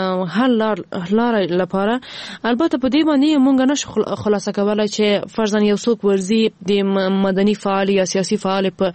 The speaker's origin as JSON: {"language": "Pashto", "region": "Ghazni", "country": "Afghanistan", "said": "ما په خپل ولایت کې چې زه هم د غزنی یمه"}